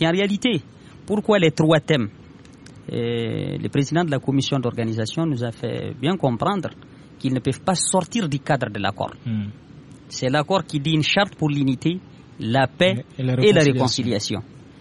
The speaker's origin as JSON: {"language": "French", "region": "Kidal", "country": "Mali", "said": "je suis de Kidal. Je suis de la région de Kidal."}